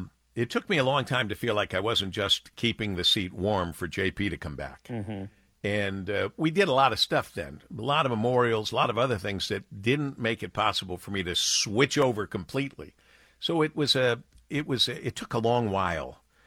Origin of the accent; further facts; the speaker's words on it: Monroe, Michigan, United States; I was working in New York, but I was born and raised in Monroe, Michigan, and I've never hidden that fact.